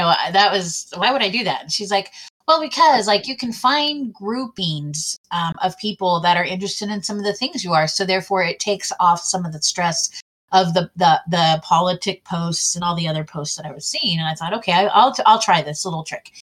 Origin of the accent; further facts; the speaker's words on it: Kansas, United States; I'm from Kansas. We like nothing's legal here.